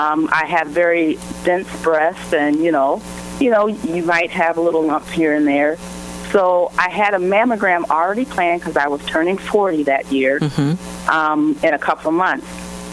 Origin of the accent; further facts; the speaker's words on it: Illinois, United States; I was down in Memphis, Tennessee. I'm from Illinois.